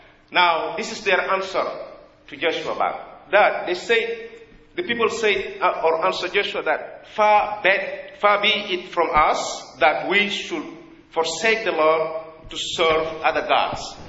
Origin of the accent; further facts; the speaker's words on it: South Sudan; English is a second language; I am from Africa, from South Sudan. Back there, until now, there is still some people worshipping idols.